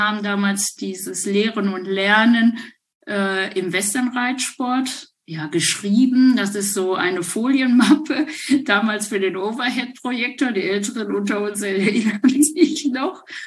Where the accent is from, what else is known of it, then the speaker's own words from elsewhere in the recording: Dinslaken, North Rhine-Westphalia, Germany; aber bei uns in Dienstlaken gab es halt eben, und Kirchhellen